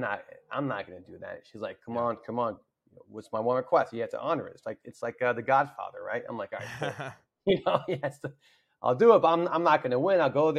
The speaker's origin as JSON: {"language": "English", "region": "the South", "country": "United States", "tie": "born or raised there", "said": "I used to wear a turban. I grew up in the South."}